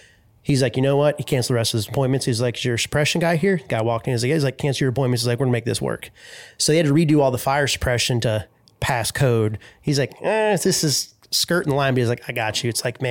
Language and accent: English; Wilmington, United States; I said, oh, I'm from Wilmington.